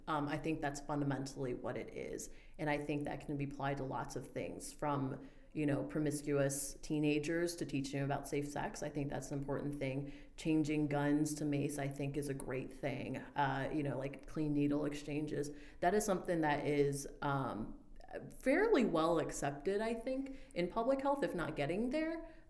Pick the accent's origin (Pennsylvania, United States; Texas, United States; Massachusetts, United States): Texas, United States; That being said, I'm from Texas. I trained in medical school in Texas.